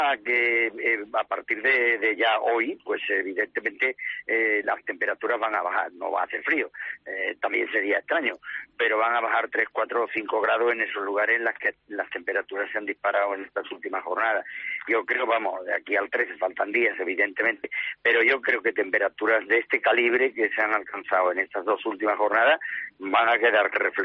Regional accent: Seville, Andalusia, Spain; que 33 en La Coruña yo diría que son más que los 40 que se alcanzaron ayer en mi tierra, que Sevilla, ¿no?

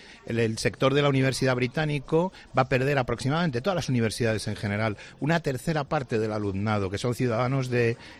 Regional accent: Madrid, Community of Madrid, Spain; now in United Kingdom; yo soy español 100%, de Madrid y del Estudiantes.

